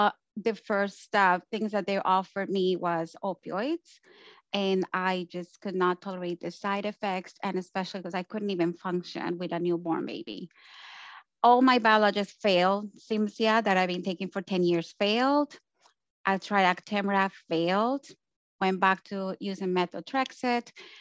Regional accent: Colombia; now in Canada; I'm from Colombia and I live in Canada

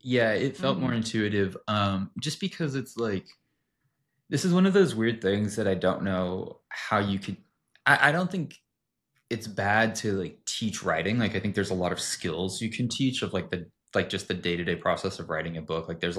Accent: Waco, Texas, United States; I was in my hometown, which is a small, smallish city called Waco. It's like in the middle of Texas, like the heart of Texas.

